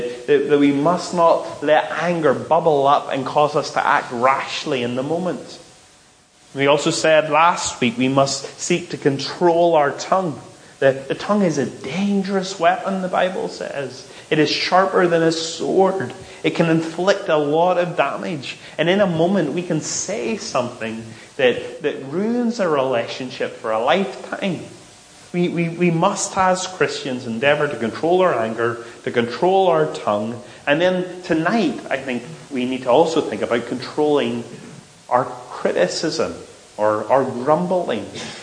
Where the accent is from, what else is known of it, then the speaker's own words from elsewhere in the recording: Northern Ireland, United Kingdom; we're Northern Irish and that's just the way we tend to be